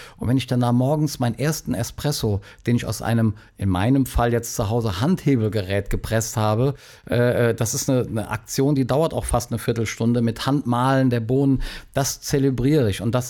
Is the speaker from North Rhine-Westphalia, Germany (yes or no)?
yes; Cologne, North Rhine-Westphalia, Germany; die Stadt Köln, also meine Heimatstadt hier, braucht 550 Tonnen im Monat